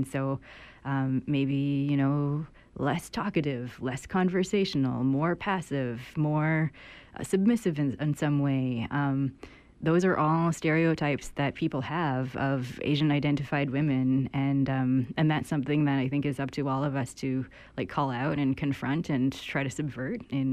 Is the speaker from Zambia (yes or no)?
no; Canada; like I also was born and raised here as well, and so I've said, like, well, I'm Canadian